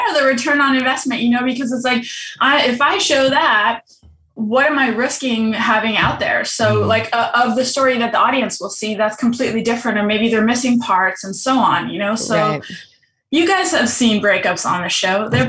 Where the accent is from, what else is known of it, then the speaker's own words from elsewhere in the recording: Germany; I'm from Germany. My mom is part Native American.